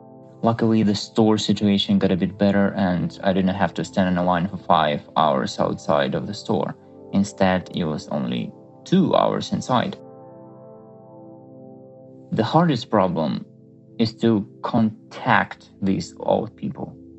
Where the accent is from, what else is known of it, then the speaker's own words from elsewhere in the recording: Kharkiv, Kharkiv Oblast, Ukraine; first language Russian; English is a second language; my native language is Russian, not Ukrainian, like most of the people I know in Kharkiv speak Russian.